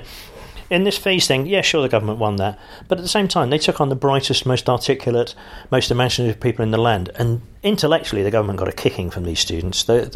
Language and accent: English; London, United Kingdom; But I am a Londoner to my core.